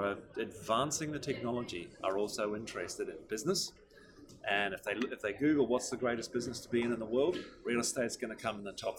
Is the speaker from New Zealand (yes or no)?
yes; New Zealand; I'm a natural optimist. Comes with being a Kiwi